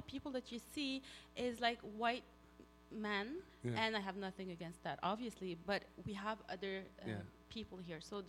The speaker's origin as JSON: {"language": "English", "country": "Canada", "tie": "born or raised there", "said": "I grew up on Fielding. Yeah. When we just came to Canada, we lived on Fielding."}